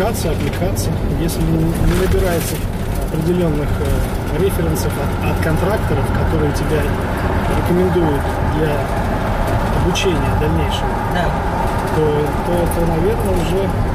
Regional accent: Saint Petersburg, Russia; Я из Питера.

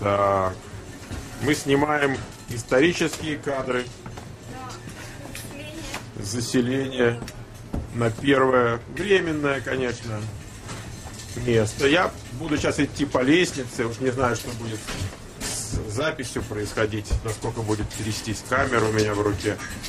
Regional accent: Moscow, Russia; Ну, я, собственно, из Москвы

